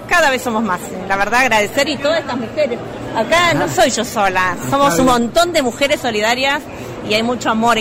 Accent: Viedma, Río Negro, Argentina; De Viedma, Río Negro, de la comarca Viedma, Patagonia.

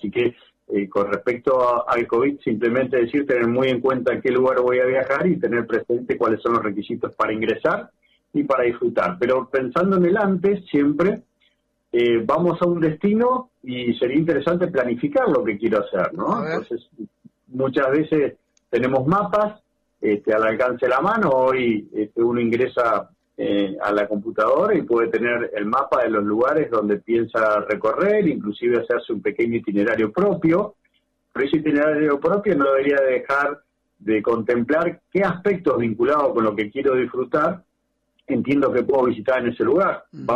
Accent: Argentina; Somos los argentinos, es como que parece que recién viajamos cuando estamos llegando al destino que elegimos

